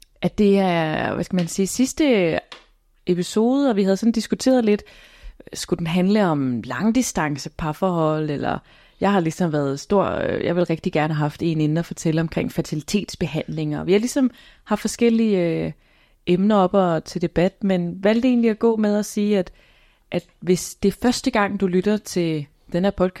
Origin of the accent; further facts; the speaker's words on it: Jutland, Denmark; Hov, jeg er altså også fra Jylland.